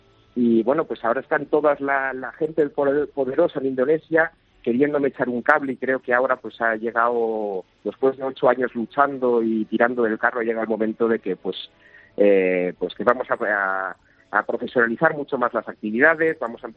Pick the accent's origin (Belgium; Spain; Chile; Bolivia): Spain; Yo soy español y mi tierra está allí